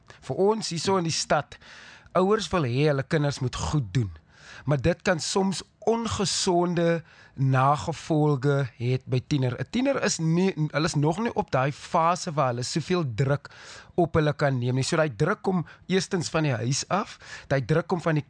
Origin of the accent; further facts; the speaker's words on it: Grabouw, Western Cape, South Africa; ek kom eintlik van Grabouw af, die appelwêreld daar in die Weskaap. Dis waar ek gebore was.